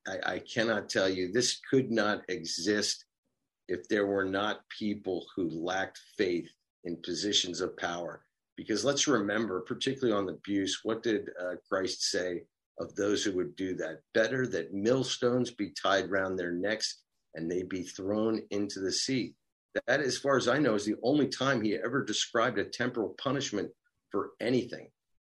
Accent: Pennsylvania, United States; I grew up outside of Philadelphia, sort of right near Valley Forge out on the Western Main Line, I guess you call it.

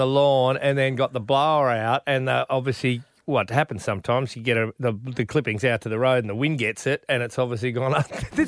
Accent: Australia; We are Australian.

